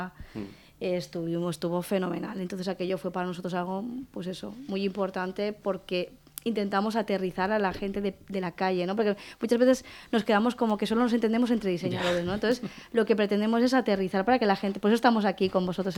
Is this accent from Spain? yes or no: yes; Valencian Community, Spain; como los valencianos somos como muy tres pacabant, ¿no?